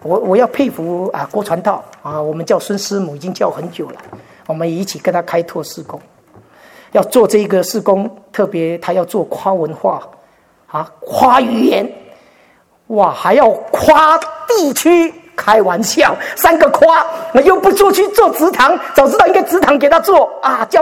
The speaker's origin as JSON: {"language": "Chinese", "country": "Singapore", "tie": "born or raised there", "also_born_or_lived": "Taiwan / Australia", "said": "我在新加坡当兵，我在台湾出生，在新加坡长大，在澳洲成熟，不知道在哪里埋葬。新加坡我当过兵，他给我永久居留"}